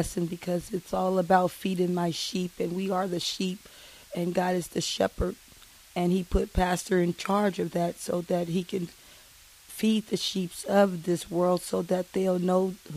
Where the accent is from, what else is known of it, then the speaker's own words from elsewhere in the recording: Fresno, California, United States; Fresno, California.